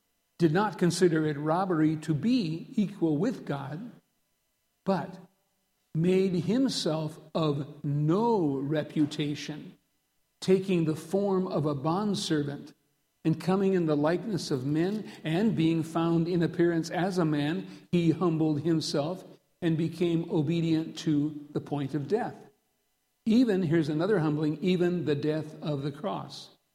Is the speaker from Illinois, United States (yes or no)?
no; Redfield, South Dakota, United States; as a dorm parent at an institution for the developmentally disabled near my hometown of Redfield, South Dakota.